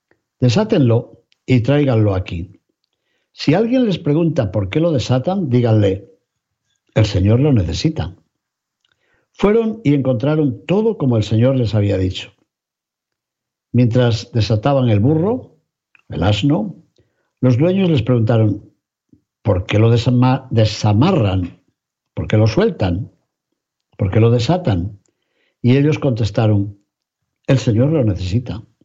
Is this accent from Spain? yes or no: yes; León, Castile and León, Spain; mi tierra de León, por cierto, en España